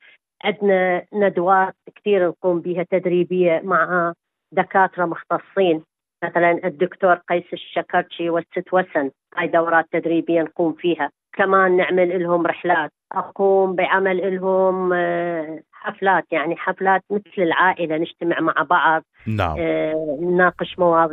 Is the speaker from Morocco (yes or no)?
no; Iraq; also born or lived in Jordan; now in Australia; احنا كان يعني ظروف قصتنا انه طلعنا من العراق مضطهدين